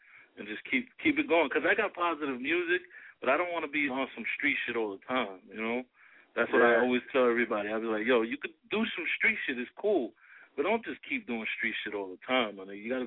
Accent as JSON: {"language": "English", "town": "New York City", "region": "New York", "country": "United States", "tie": "born or raised there", "said": "I'm from the Bronx. I'm right in 140th from Brook. You know, grew up here all my life."}